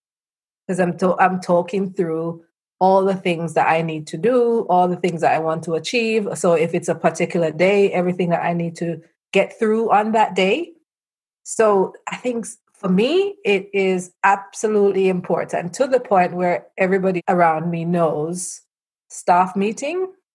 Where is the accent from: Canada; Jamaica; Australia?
Jamaica; I'm Jamaican, so that's my Jamaican side.